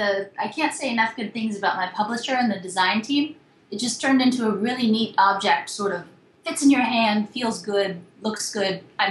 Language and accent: English; United States; And that was one of the first things that I realized as an American.